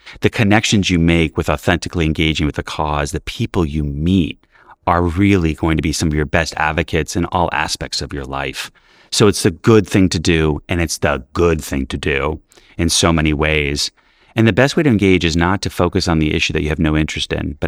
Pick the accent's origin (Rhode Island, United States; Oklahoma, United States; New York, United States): New York, United States; New York City; I grew up in New York City in the 80s where we were in shelters